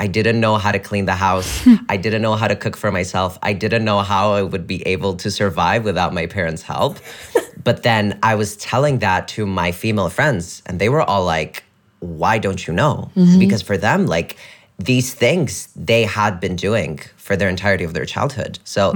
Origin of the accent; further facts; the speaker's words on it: Greece; all of my family's from Albania. I was born and raised in Greece.